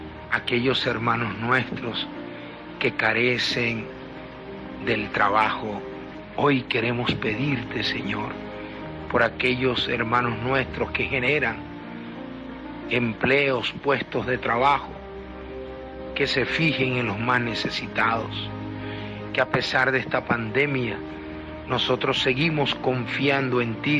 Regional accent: Venezuela; Nosotros aquí en Venezuela tenemos una crisis profunda. Te pedimos que también nos ayudes como venezolanos.

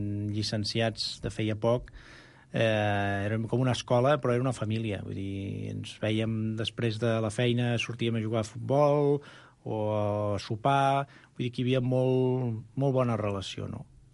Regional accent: Terrassa, Catalonia, Spain; Jo sóc de Terrassa, fa anys que no hi visc, però tinc família i em considero de Terrassa i col·laborava a mitjans locals de Terrassa, no?

